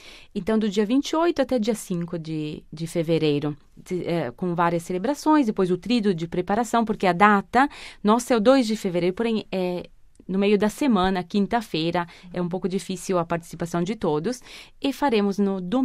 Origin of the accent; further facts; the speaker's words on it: Pérola do Oeste, Paraná, Brazil; moved away as an adult; now in Rome, Italy; Cidade de Pérola do Oeste, que está bem no sudoeste do Paraná. Faz divisa com a Argentina, a minha cidade de Pérola do Oeste.